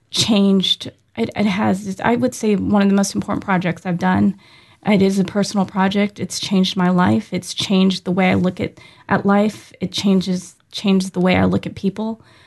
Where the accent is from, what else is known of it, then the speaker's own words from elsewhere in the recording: United States; For me, I always thought of myself as an American.